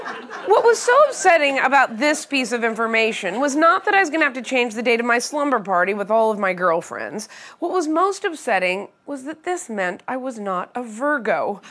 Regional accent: Pacific Northwest, United States; Now, I was raised in the Pacific Northwest around a lot of Mormons

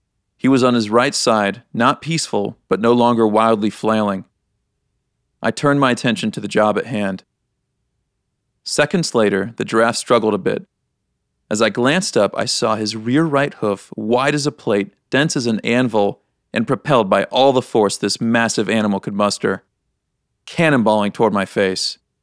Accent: Kansas, United States; Growing up in Kansas, I spent my days flipping rocks in a creek, climbing trees, and constantly running my hands through leaves and dirt, always looking for wild animals in the woods near my house.

